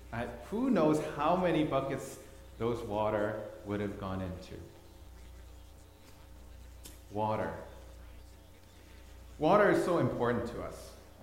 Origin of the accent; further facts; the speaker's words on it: Thailand; I grew up in Thailand, and Thailand has the best water parties.